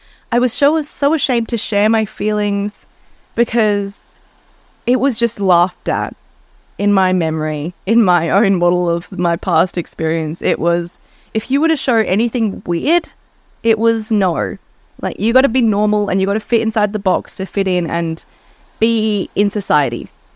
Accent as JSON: {"language": "English", "town": "Melbourne", "region": "Victoria", "country": "Australia", "tie": "born or raised there", "said": "So I grew up in Melbourne. I never felt like I fit in."}